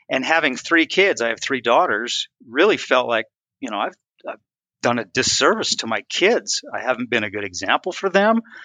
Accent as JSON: {"language": "English", "region": "Utah", "country": "United States", "tie": "born or raised there", "said": "So my wife and I grew up in Utah."}